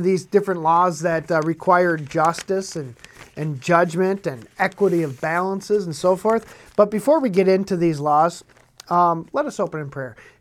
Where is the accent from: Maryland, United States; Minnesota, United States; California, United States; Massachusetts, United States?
Minnesota, United States; in my home state here in Minnesota